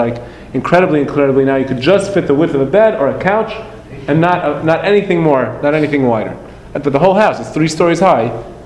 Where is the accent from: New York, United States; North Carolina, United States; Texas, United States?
New York, United States; Brooklyn; When I grew up in Flatbush on 19th Street and Avenue J, there was a house across the street from me.